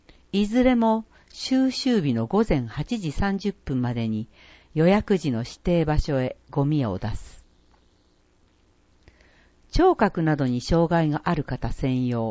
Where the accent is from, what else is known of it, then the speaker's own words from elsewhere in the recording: Toyama, Japan; 私は北陸富山の出身なので、2月といえば雪景色でした。